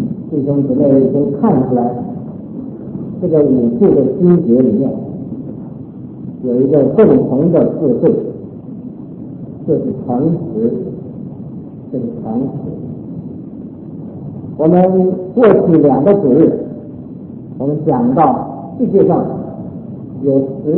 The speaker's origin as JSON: {"language": "Chinese", "country": "China", "said": "那么，用我们中国人所了解的话来说，我们孟子曾经说过"}